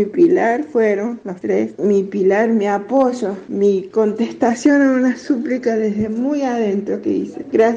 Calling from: Córdoba, Argentina; de Alta Córdoba

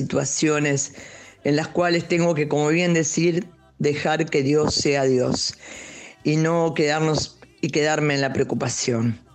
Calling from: Buenos Aires, Argentina; de Buenos Aires y quiero agradecerte

